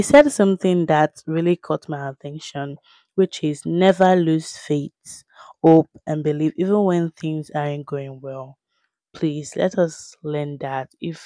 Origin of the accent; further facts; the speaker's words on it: Nigeria; from Nigeria.